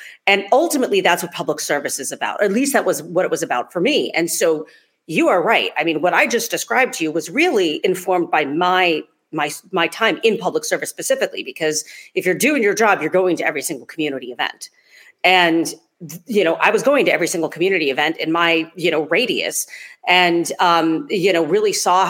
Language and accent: English; Ohio, United States; So you may be, you know, aware of this as growing up in Ohio, and a lot of folks throughout the quote heartland probably also realize that summer times in particular are really driven by fairs and festivals, right?